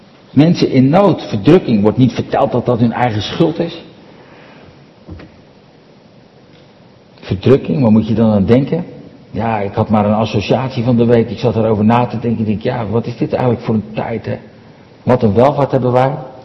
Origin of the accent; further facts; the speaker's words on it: Katwijk, South Holland, Netherlands; Vroeger in Katwijk, waar ik vandaan kwam.